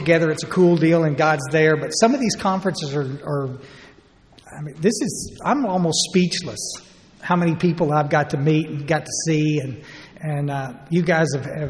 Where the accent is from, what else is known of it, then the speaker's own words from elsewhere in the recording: Ingram, Texas, United States; I'm from Ingram, Texas, and that's down about 60 miles northwest of San Antonio.